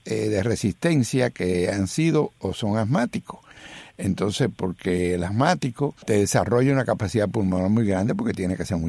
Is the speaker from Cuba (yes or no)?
yes; Cuba; cuando yo era joven, en mi país, en Cuba